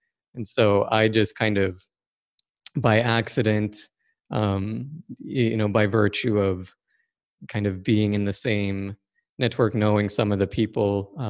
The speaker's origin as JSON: {"language": "English", "country": "Sweden", "tie": "born or raised there", "second_language": "English", "said": "I'm from Sweden, born and raised"}